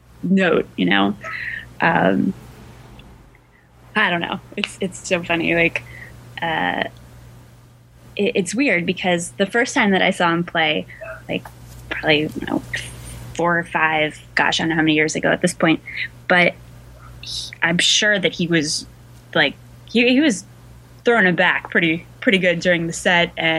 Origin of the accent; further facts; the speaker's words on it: Frederick, Maryland, United States; that definitely connects to my roots growing up in Frederick, Maryland, and listening to country radio station.